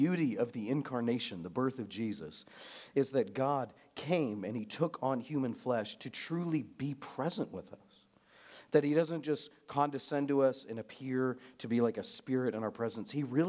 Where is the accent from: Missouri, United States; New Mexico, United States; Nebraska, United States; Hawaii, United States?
Nebraska, United States; Now, I grew up in Nebraska. That's about as far from serious water as you can get and still be in the United States.